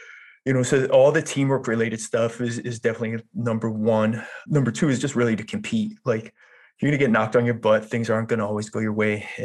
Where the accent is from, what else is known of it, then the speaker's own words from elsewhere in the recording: Westborough, Massachusetts, United States; also born or lived in Maryland / Nashua, New Hampshire; So I moved in second grade to Westboro from Maryland. And then I moved in 10th grade from Westboro up to Nashua, New Hampshire, which is maybe 100,000 person town on the southern border of New Hampshire.